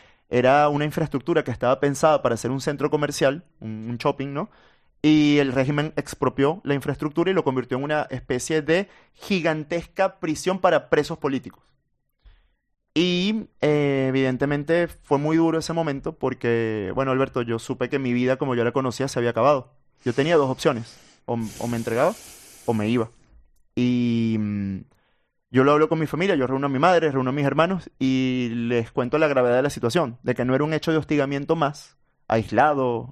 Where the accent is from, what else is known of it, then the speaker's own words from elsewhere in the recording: Venezuela; fue una violación a mis derechos de identidad como venezolano.